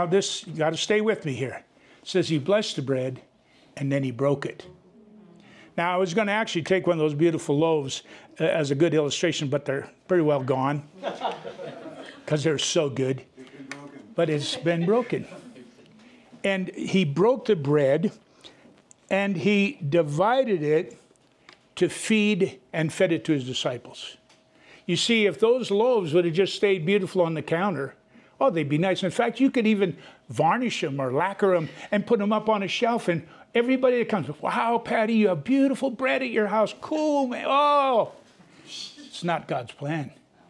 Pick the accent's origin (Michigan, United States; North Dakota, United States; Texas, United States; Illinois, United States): North Dakota, United States; just don't tell him I'm from North Dakota.